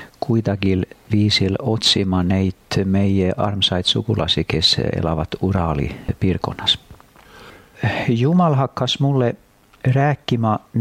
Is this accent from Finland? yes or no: yes; Finland; Estonian is a second language; now in Stockholm, Sweden; Ma elan praegu Stockholmis oma Eesti naisega, kes on Saaremaalt pärit ja mul on 5 last. Olen soomlane ja olen praegu Eestis.